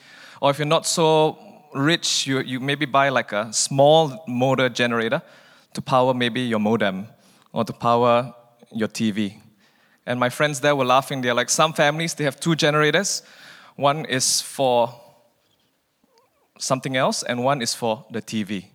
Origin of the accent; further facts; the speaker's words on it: Malaysia; also born or lived in Canada; yeah, I come from Malaysia. I was born in Canada, but grew up in Malaysia.